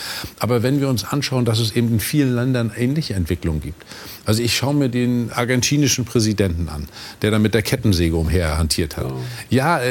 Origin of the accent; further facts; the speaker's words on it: Mecklenburg-Vorpommern, Germany; Ich komme nicht aus Nordrhein-Westfalen, sondern aus Mecklenburg-Vorpommern.